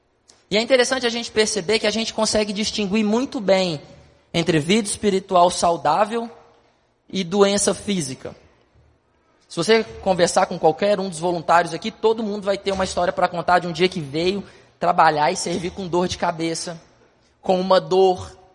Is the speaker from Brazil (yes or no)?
yes; Minas Gerais, Brazil; como a gente diria lá na minha terra, em Minas Gerais